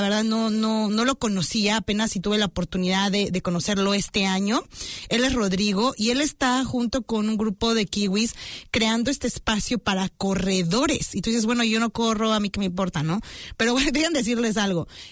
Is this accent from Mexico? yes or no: yes; Mexico; now in New Zealand; Yo vengo de México, siempre tuve clases de inglés